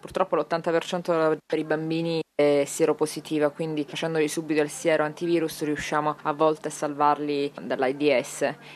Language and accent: Italian; Messina, Sicily, Italy; born there; Sono nata a Messina, in un quartiere, non è uno dei quartieri più fortunati, dove comunque vivono ancora oggi i miei genitori